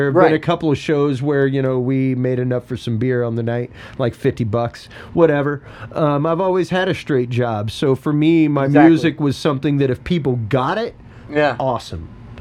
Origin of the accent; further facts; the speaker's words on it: Louisiana, United States; Even me as a Cajun, we're in danger of losing a lot of our culture because it's not written down